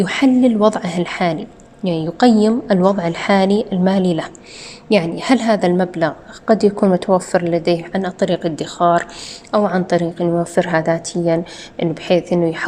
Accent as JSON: {"language": "Arabic", "country": "Saudi Arabia", "said": "الموجودة عندنا في المملكة العربية السعودية"}